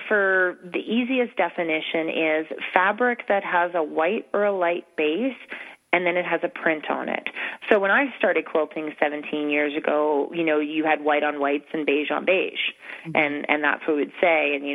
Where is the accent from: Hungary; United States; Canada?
Canada; For me, being Canadian and with the small kids, mm-hmm. traveling is difficult.